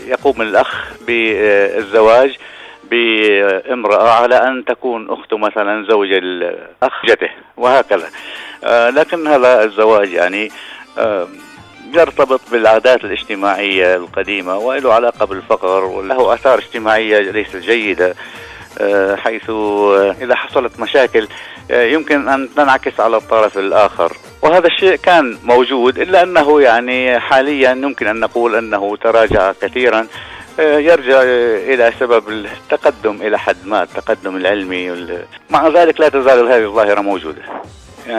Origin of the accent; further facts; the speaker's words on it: Syria; من سوريا.